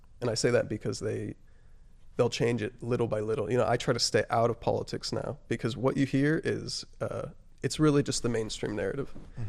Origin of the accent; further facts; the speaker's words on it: New Mexico, United States; also born or lived in Texas; I was born in Texas. My mom moved with me to New Mexico shortly after, so I was about a year old.